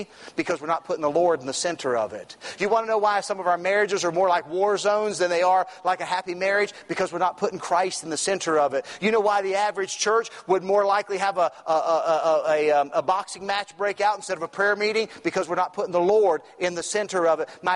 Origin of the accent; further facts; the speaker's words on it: West Virginia, United States; I come from West Virginia, that's home. Mom and Dad's still there, my brothers.